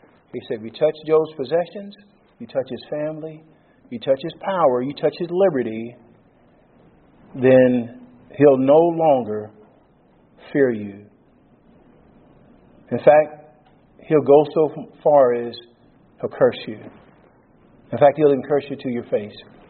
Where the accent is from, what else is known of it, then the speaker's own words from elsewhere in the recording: United States; I'm from the United States originally